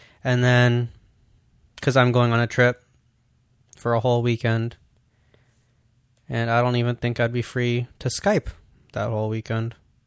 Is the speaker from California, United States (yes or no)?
yes; California, United States; But I'm from California.